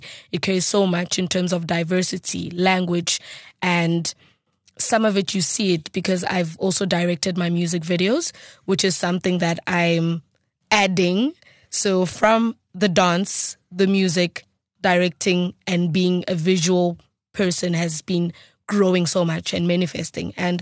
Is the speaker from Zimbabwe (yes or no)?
no; South Africa; as a South African, we have unique dances that everyone in the world is trying to copy